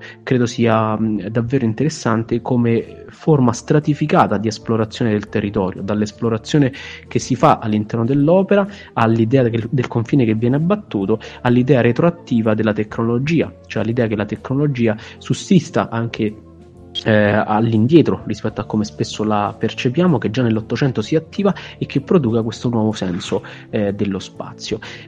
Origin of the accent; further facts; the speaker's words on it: Vicovaro, Lazio, Italy; Basta pensare per esempio che a Vicovaro, il mio paese